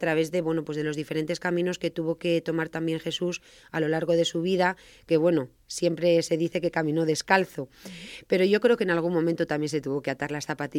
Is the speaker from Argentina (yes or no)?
no; Laguna de Negrillos, Castile and León, Spain; Yo soy de Laguna de Negrillos, también estuve allí siempre muy vinculada a la iglesia, cantando en el coro.